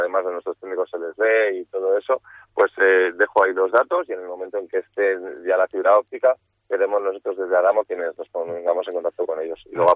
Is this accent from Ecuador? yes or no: no; Cantabria, Spain; para mí como cántabro, un orgullo